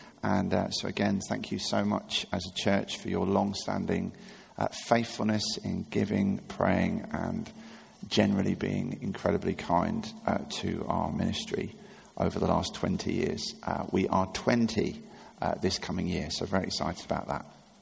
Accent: Richmond, United Kingdom; I grew up in Richmond

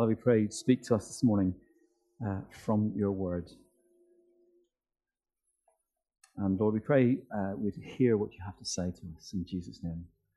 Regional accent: Northern Ireland, United Kingdom; the dreadful troubles in my home country of Northern Ireland.

